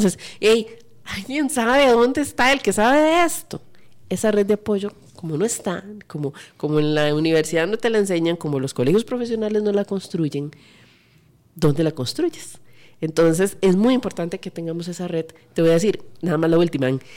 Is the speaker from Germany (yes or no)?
no; Moravia, San José, Costa Rica; Yo soy de Moravia y eso no pasa.